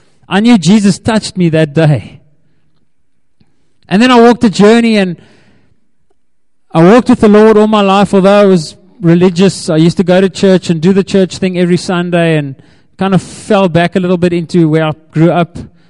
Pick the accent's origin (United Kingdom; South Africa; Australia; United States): South Africa; Graaff-Reinet, Eastern Cape; I grew up in the Eastern Cape in the town of Graaf-Reinet, or for the Afrikaners, Graaf-Reinet. I grew up on a farm